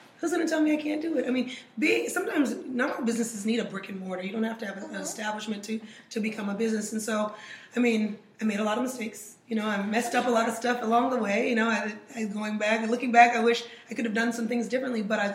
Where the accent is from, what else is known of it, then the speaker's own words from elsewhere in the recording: Oklahoma City, Oklahoma, United States; An Oklahoma graffiti crew. Because I'm originally from Oklahoma City. So I went to an art school there, or high school there